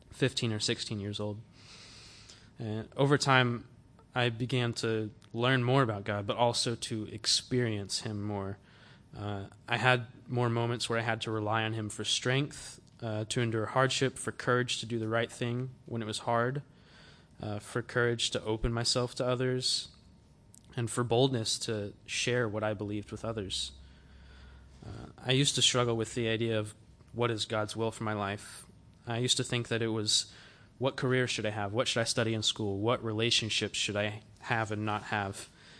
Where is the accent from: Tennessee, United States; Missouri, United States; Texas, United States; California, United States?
Tennessee, United States; Knoxville; I grew up in Knoxville, Tennessee, in America, and I was raised in a Christian home.